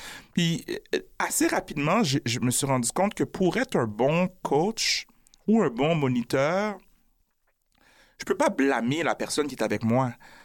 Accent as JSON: {"language": "French", "region": "Quebec", "country": "Canada", "tie": "born there", "said": "comme quand on dit que je suis un Québécois, déjà, ça m'exclut comme Québécois alors que je suis né ici."}